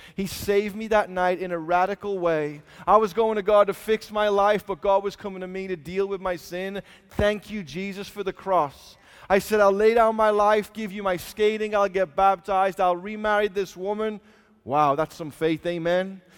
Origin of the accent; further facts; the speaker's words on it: Liverpool, North West England, United Kingdom; now in United States; I was raised in Liverpool, England. I became a professional skateboarder. I moved to America.